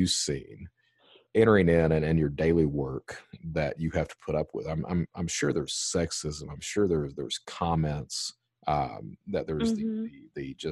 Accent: Kentucky, United States; Then, of course, I was raised, I'm from Eastern Kentucky, and I'm not sure how far removed Eastern Kentucky is from the rest of society

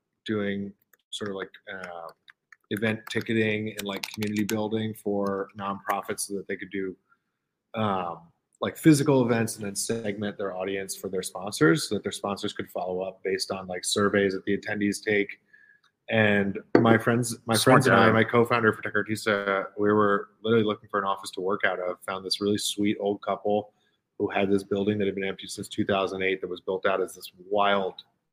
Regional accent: Hong Kong; moved away as an adult; also born or lived in St. Louis, United States; So I grew up overseas in Hong Kong, moved back to the U.S. pretty much later in life to go to university

